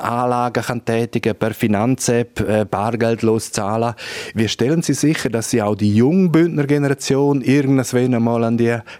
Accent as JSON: {"language": "German", "region": "Grisons", "country": "Switzerland", "said": "Als ich jung war, war es einfach so, als Bündner ist man einfach irgendwann automatisch als Kunde bei der GKB gelandet."}